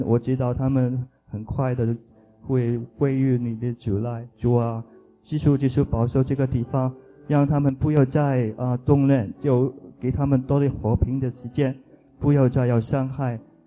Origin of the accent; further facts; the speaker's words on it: Hong Kong; born there; 香港是一个很，在我的讲是一个很出生的地方，在里面我回去的时间都看到，哦，就是闻到一个地兽的味道，我都觉得很亲身